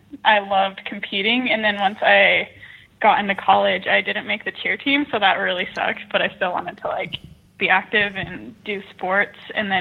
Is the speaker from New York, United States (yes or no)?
no; Utah, United States; I grew up in Utah, so I'm still in Utah.